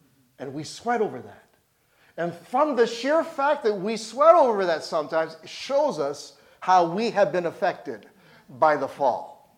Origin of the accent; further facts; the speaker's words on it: Canada; born there; I was born in this country, but I don't feel too good as a Canadian right now.